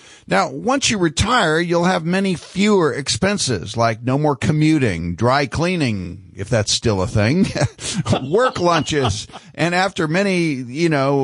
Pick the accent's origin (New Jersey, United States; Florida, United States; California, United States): California, United States; Sacramento; Well, we also had Captain Sacto. I grew up in Sacramento